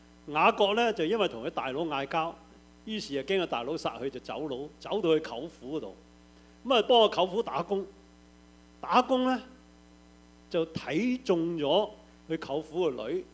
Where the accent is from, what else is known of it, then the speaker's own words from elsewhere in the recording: Guangdong, China; 我想起我們廣東人有一個好叻嘅才子